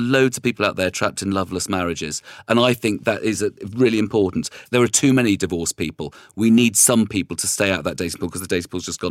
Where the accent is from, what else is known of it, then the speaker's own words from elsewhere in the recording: Scotland, United Kingdom; accent: Scottish; But also, I was married to a Northern Irish woman for years, and that's messed up my Scottish accent because those accents can be really close, is my quick excuse.